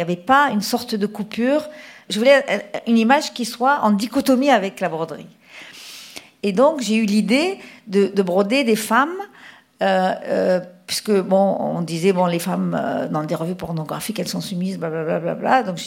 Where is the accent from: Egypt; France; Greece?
Egypt; moved away; Et alors que quand je suis partie d'Égypte, personne n'était voilé.